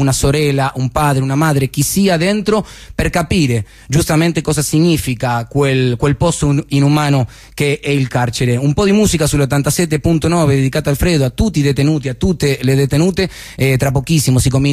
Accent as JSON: {"language": "Italian", "country": "Argentina", "said": "Io vi lascerò con alcune cose che appunto, no, vengono dall'Argentina, da dove vengo io."}